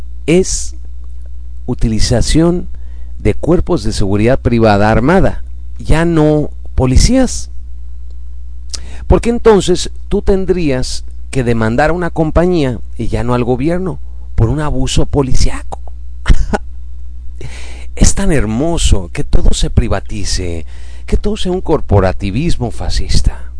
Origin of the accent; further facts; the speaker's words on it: United Kingdom; Como ex británico, estoy bien consciente de que las autoridades les encanta estar metiendo sus narices dentro de la vida de las personas